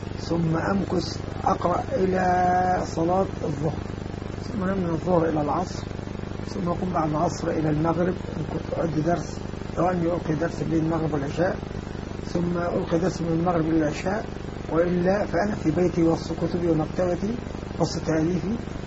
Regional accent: Beni Suef Governorate, Egypt; also born or lived in Alexandria / Cairo; انتقلت من الإسكندرية بعد أن انتهيت، عدت مرة ثانية إلى محافظة بني سويف

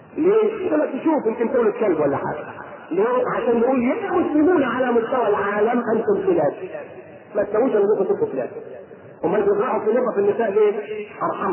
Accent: Egypt; born there; مش انا مصري؟ ومولود في مصر؟ وابويا مصري وامي مصرانه وعيلتي كلها مصريه؟

